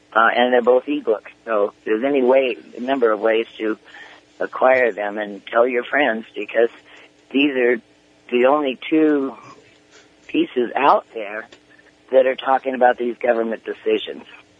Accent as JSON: {"language": "English", "town": "Spokane", "region": "Washington", "country": "United States", "tie": "born or raised there", "said": "I grew up in Spokane, Washington, on the South Hill of Spokane, and learned about Chief Joseph and the Northwestern tribes"}